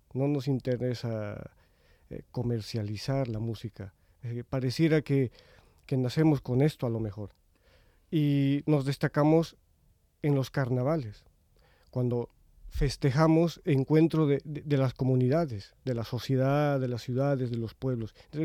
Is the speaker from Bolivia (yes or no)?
yes; Bolivia; Me considero boliviano, me considero latinoamericano, me considero catalán, español y más que todo amante de la música andina en particular.